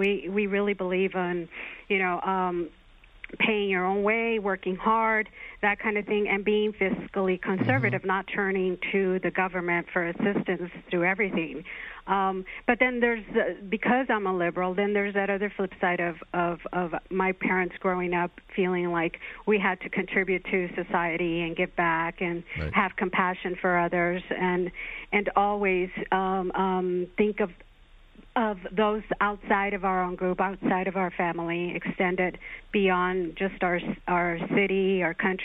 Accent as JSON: {"language": "English", "region": "Texas", "country": "United States", "lives_now": "New York, United States", "said": "I'm originally from Texas, and when I came to New York, I didn't see."}